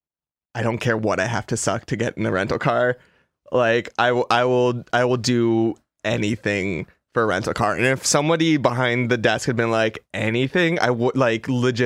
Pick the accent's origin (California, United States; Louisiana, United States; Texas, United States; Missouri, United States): California, United States; Los Angeles; I was like, please, I'm from Los Angeles. I'm so scared out here.